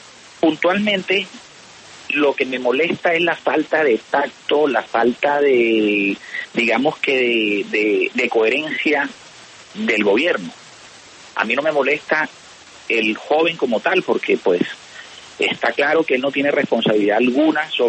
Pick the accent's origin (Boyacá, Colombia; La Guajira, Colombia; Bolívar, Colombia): La Guajira, Colombia; Yo pertenezco al clan Pausayú del Alta Guajira, de la Serranía de la Macuira. Nosotros estamos ubicados en la zona norte extrema del departamento y del resguardo.